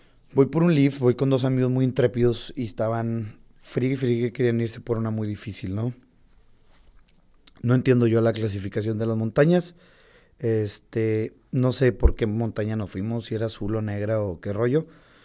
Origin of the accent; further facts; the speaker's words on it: Mexico; Como buenos mexicanos jóvenes que se creen invencibles ante las incomodidades del mundo